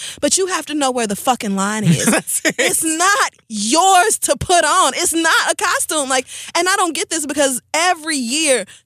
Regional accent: Oklahoma, United States; but maybe because I grew up in Oklahoma and I actually know Native Americans.

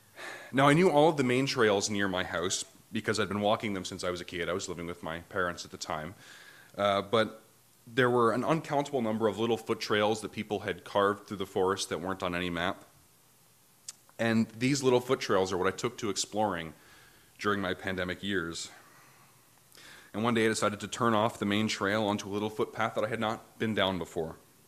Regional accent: Ottawa, Ontario, Canada; Yeah. So I'm originally from Ottawa.

